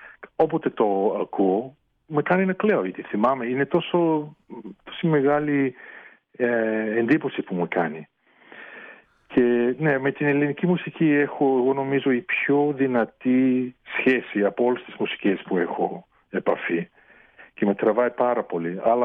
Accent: New Zealand; Και η αδερφή μου και εγώ μεγαλώσαμε μέσα στην Ισλανδία, αλλά μεγαλώσαμε σε ελληνικό σπίτι φυσικά. Η γλώσσα ήταν μόνο ελληνική γλώσσα, το φαΐ, η μουσική, όλα ήταν από την Ελλάδα. Και ήμασταν σαν ένα μικρό νησί της Ελλάδας σε ένα μικρό χωριό στη Νέα Ισλανδία.

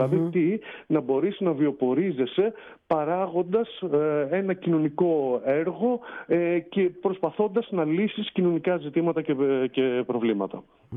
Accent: Krania, Thessaly, Greece; εγώ πάντα ήθελα να παραμείνω στο χωριό μου, η Κρανιάς Προποτάμου είναι το χωριό μου, στα Ορεινά Τρίκαλα.

